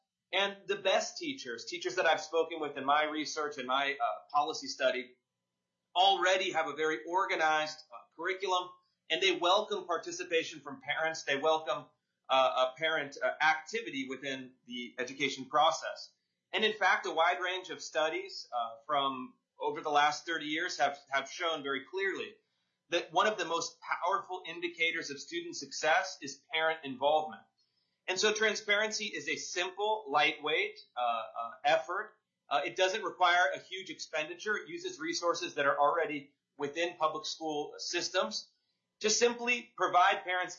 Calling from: Washington, United States; I'm dialing in from Pierce County, Washington.

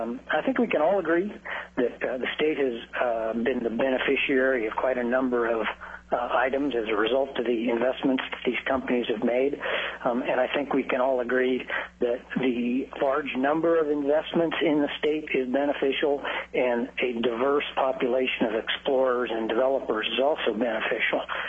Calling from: Anchorage, Alaska, United States; Yes, thank you. I'm calling in from Anchorage today.

